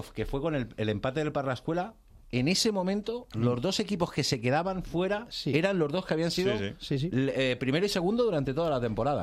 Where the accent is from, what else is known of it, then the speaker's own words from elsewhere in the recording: Madrid, Community of Madrid, Spain; Sí, yo de hecho, todos los que tenemos más o menos 50 somos de Fuencarral Pueblo. Porque todavía era pueblo, Fuencarral, no era ni distrito.